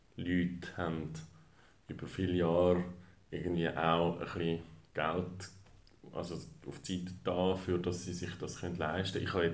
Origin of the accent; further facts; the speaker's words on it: Zurich, Switzerland; Ich bin ursprünglich in Zürich aufgewachsen, habe Jus studiert, also bin da in die Schule gegangen und alles.